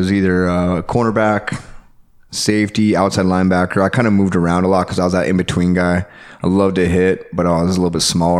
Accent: Albuquerque, New Mexico, United States; Yeah, 505, baby. Yeah, Albuquerque, Burke.

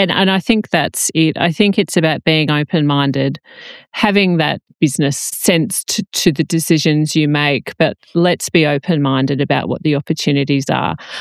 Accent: Australia; However, I think so much of what we do on farming as Australian farmers is having a go, trial and error.

